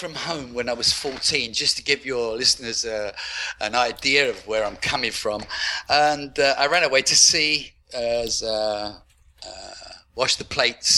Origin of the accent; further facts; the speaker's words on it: London, United Kingdom; now in Australia; I said, where's the furthest way away from London? Because I'm from London. And they said Australia, so that's where I went.